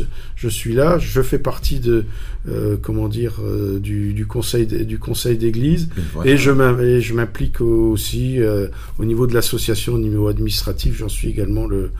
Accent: Nice, Provence-Alpes-Côte d'Azur, France; also born or lived in Antibes / Marseille / Geneva / London; Je suis né sur la Côte d'Azur, à Antibes. J'ai passé les 11 premières années de ma vie à Nice. Ensuite, j'étais à Marseille, puis à Genève.

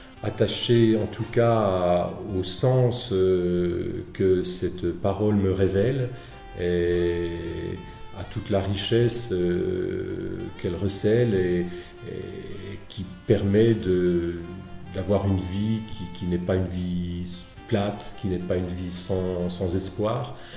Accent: Bourgogne-Franche-Comté, France; now in Paris, France; Moi, je suis originaire de la Franche-Comté, de l'est de la France, et je suis ici à Paris depuis une quinzaine d'années. Mais je suis franc-comtois, frontière de la Suisse.

